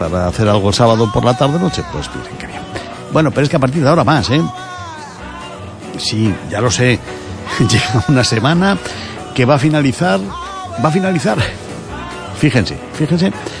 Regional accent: Ourense, Galicia, Spain; oiga, que somos ourensanos, que somos gallegos, que somos españoles

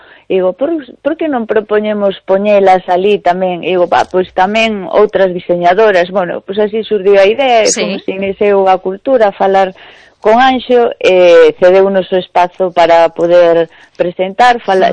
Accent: Palas de Rei, Galicia, Spain; Sí, na miña terriña en Palas de Rei

